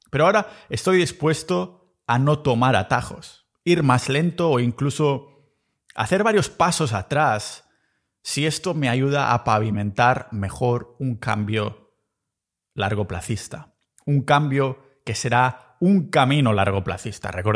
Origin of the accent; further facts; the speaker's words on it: Catalonia, Spain; y como buen catalán, sobre todo por su precio inigualable